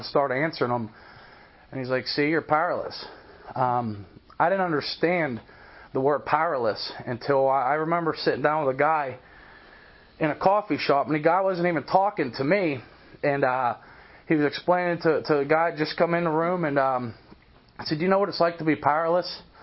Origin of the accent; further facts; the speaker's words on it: Pennsylvania, United States; I was like, outside of Pittsburgh.